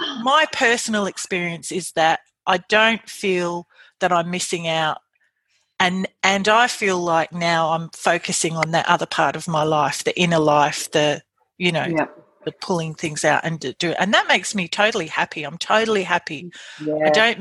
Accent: Adelaide, South Australia, Australia; because I'm originally from Adelaide in South Australia.

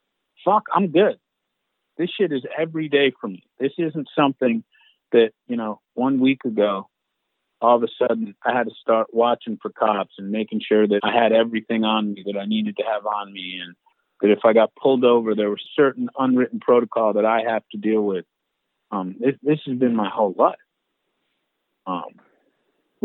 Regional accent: New York, United States; My mom grew up in Durham, North Carolina, and she didn't want to have me grow up in the hood. So she moved to New York.

